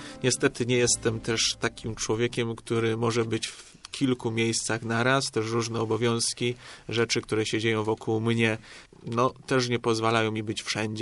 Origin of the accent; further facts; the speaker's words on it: Syców, Lower Silesian Voivodeship, Poland; ponieważ mogłem pojechać do mojej rodzinnej miejscowości, a mianowicie do Sycowa.